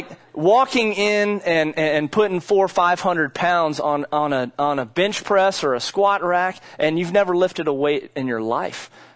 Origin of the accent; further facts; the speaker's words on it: United States; I love our country. Being an American is great.